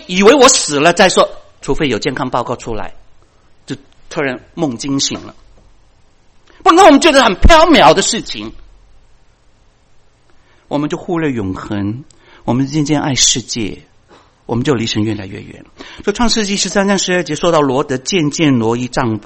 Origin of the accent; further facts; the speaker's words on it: China; 我是中国人，他为什么当我是日本人呢？